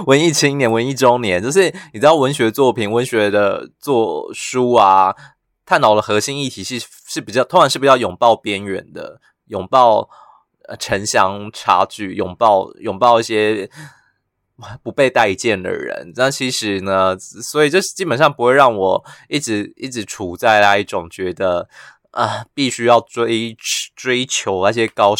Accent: Yunlin County, Taiwan; 然后是一个我是云林人被歧视的经验

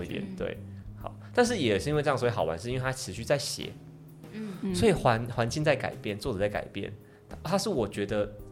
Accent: Kaohsiung, Taiwan; 因为我们是高雄人，我是高雄人

